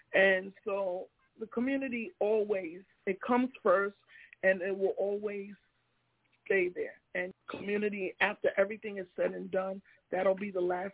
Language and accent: English; Long Island, New York, United States; You all know, especially growing up in Long Island, we've seen the diversity change from Caucasians to African Americans to now Caribbeans, Africans, Hispanic, Latin America, Middle Eastern, you know, European, you know.